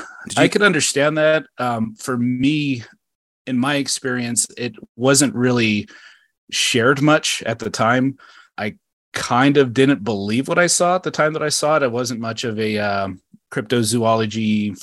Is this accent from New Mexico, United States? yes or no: yes; Albuquerque, New Mexico, United States; I grew up in New Mexico, in Albuquerque.